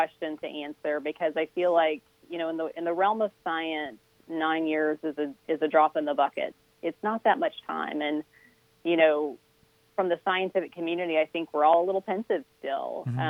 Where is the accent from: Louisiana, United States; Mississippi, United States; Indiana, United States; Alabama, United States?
Alabama, United States; Mobile; I grew up in Mobile, Alabama on the coast